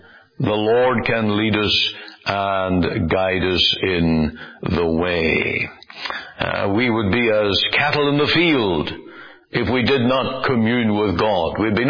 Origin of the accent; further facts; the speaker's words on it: Omaha, Nebraska, United States; It's a river that winds through my hometown of Omaha and goes out northward